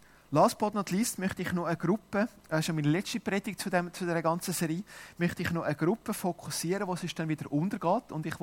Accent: Brunnen, Schwyz, Switzerland; oder bei uns zu Hause in Brunnen

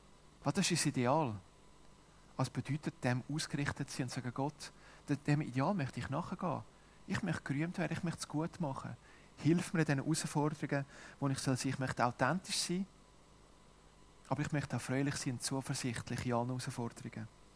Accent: Brunnen, Schwyz, Switzerland; oder bei uns zu Hause in Brunnen

